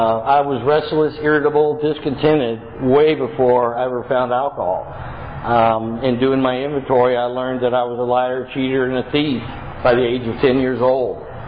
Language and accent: English; Atlanta, Georgia, United States; born there; I was born in Atlanta.